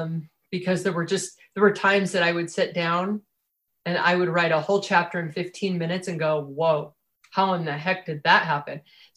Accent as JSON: {"language": "English", "region": "Utah", "country": "United States", "said": "I mean, I came from Utah, you know?"}